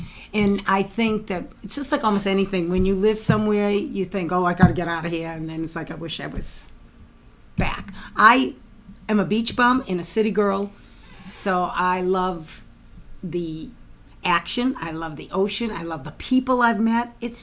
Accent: Somerville, Massachusetts, United States; now in Gloucester, United States; I'm from Somerville near Davis Square and Porter Square.

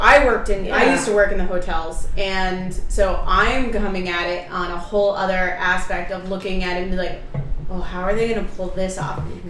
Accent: Ireland; I'm Irish. She's Irish.

